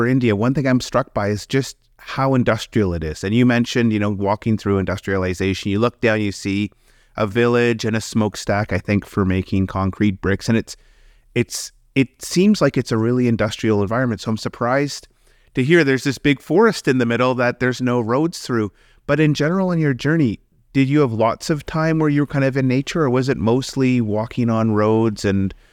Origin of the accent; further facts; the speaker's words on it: Canada; as a Canadian